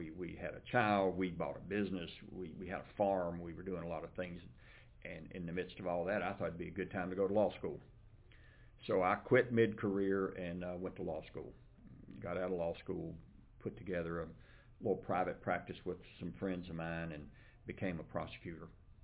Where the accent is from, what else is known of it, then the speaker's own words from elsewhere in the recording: Kentucky, United States; born there; Actually, I was born in Adair County. And I am the youngest of seven children.